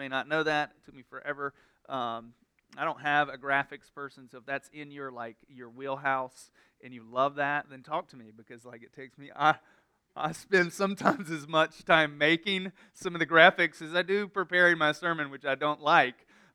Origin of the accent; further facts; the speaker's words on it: North Carolina, United States; Man, I mean, I'm from North Carolina, but I don't know what just happened right there.